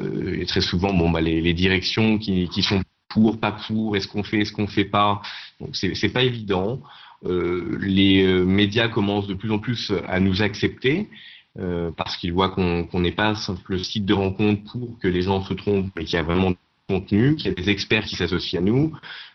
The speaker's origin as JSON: {"language": "French", "country": "France", "said": "surtout en France, parce que je suis français et j'avais mon réseau en France."}